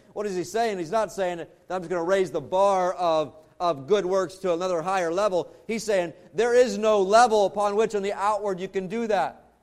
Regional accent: Maryland, United States; As many of you are aware, I was raised in Maryland, and so as far as for Major League Baseball, the Orioles, Baltimore Orioles, became my team.

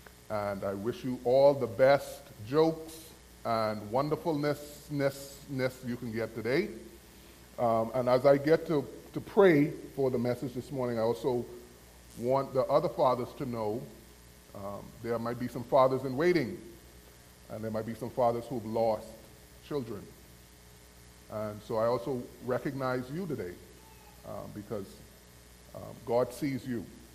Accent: Bahamas; I also have to say a welcome to some folks that I'm from the Bahamas, and they're from the Bahamas

